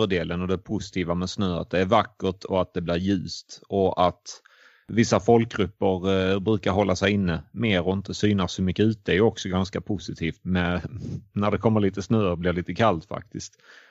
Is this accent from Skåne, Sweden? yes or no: yes; Skåne, Sweden; now in Dalarna, Sweden; Det går mot kallare tider och det är man inte som skåning van vid här uppe i Dalarna.